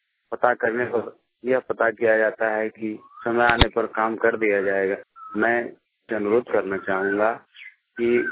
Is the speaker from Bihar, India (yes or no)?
yes; Paira Matiyana, Bihar, India; मैं सोनो प्रखंड का रहने वाला हूँ, पैरा मटियाना गाँव का।